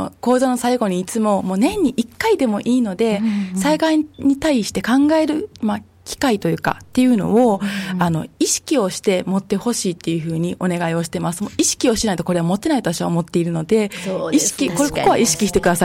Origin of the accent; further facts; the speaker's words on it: Kobe, Hyogo, Japan; now in Himeji, Japan; 実は私、今、姫路市に住んでるんですけども、もともと神戸市出身でして、子供の時に、阪神・淡路大震災に被災した経験がある